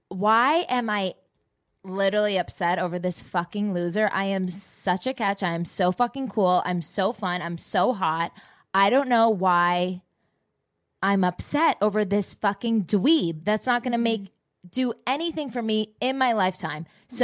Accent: New Jersey, United States; I need to be more patient because I'm just from the East Coast, like Jersey.

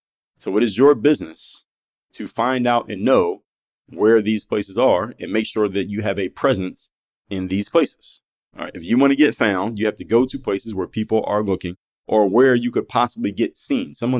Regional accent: Philadelphia, Pennsylvania, United States; Now, I'm from Philadelphia and I come from the hood.

